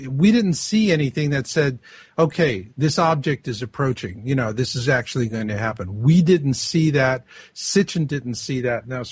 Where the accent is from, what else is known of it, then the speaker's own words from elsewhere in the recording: Arizona, United States; I really have a great fondness for the Hopi people. I grew up in Arizona.